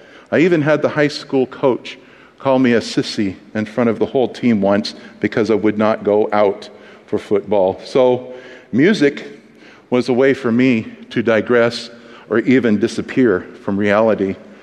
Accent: Newport, Oregon, United States; born there; because I was born in the Oregon coastal town of Newport, Oregon, in April of 1969.

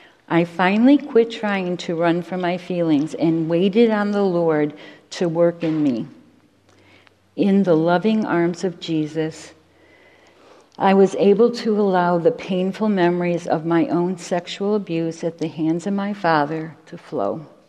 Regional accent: Rochester, New York, United States; the three of us left San Diego. We moved back to Rochester, New York, my hometown.

